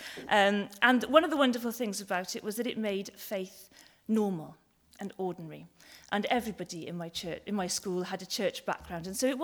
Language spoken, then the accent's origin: English; Cardiff, Wales, United Kingdom; I grew up in Cardiff in a wonderful and loving and supportive family